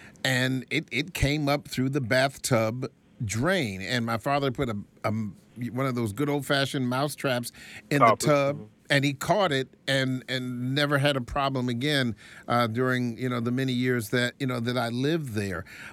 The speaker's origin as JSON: {"language": "English", "town": "Lanham", "region": "Maryland", "country": "United States", "tie": "born or raised there", "said": "I remember as a kid, growing up in Lanham"}